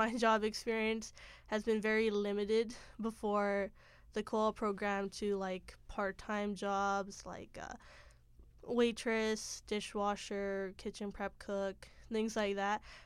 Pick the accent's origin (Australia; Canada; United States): Canada; Surrey, British Columbia; I grew up in Surrey, BC, not too far away from Vancouver. And so I've always lived my life in that area.